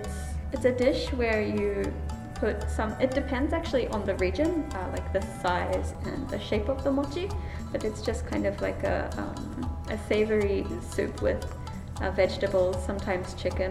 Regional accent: New Zealand; I'm from New Zealand.

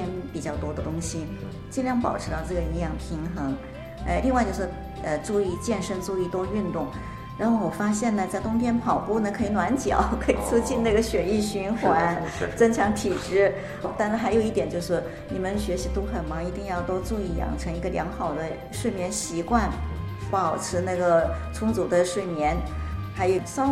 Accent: South China, China; now in Sendai, Japan; 因为小时候生活在南方，后来一直在工作大学都在南方，没滑过雪

